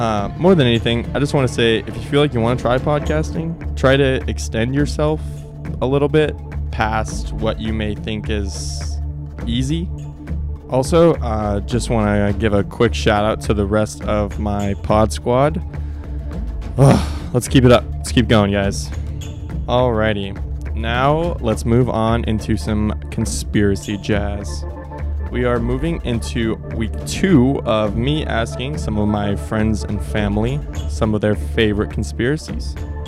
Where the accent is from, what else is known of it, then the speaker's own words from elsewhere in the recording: Colorado, United States; Being someone that was born and raised in Colorado, it is always fun to hear what people not from Colorado have to say about DIA.